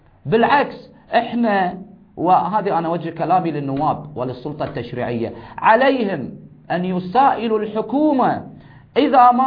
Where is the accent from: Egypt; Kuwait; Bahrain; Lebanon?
Bahrain; احنا كبحرينيين